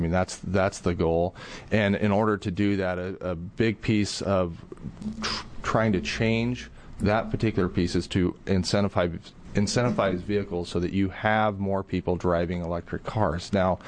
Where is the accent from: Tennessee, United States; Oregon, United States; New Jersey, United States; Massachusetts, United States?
Oregon, United States; Jordan Valley; Where I grew up in Jordan Valley, You're driving 85 miles to the grocery store, so that's not always the best option for them.